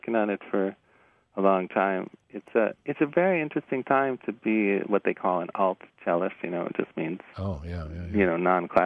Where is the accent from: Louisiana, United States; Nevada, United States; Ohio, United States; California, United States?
California, United States; I, we come from California and learned that, and it was a big passion.